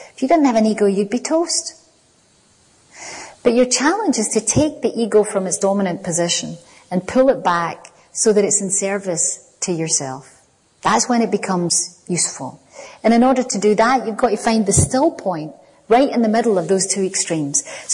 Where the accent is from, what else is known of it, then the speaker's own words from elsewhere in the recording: Glasgow, Scotland, United Kingdom; But when I grew up in Glasgow, particularly working class, steel industry Glasgow, nobody had any money.